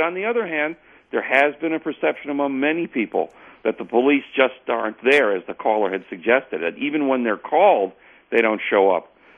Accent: Milwaukee, Wisconsin, United States; I've been in Milwaukee for 28 years. I was from Milwaukee as a child. I grew up in Milwaukee.

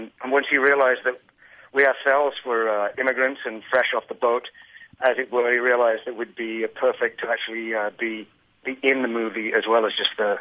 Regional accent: England, United Kingdom; I'm from England

